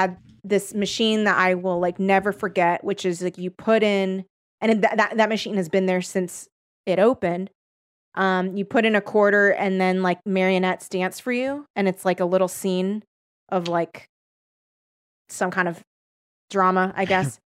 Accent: Torrance, California, United States; I grew up in the South Bay of, which is Torrance, like not the NorCal South Bay.

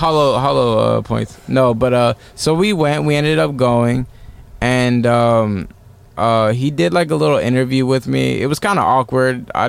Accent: Redlands, California, United States; So I'm from Redlands, California, and one day I'm just sitting at my house

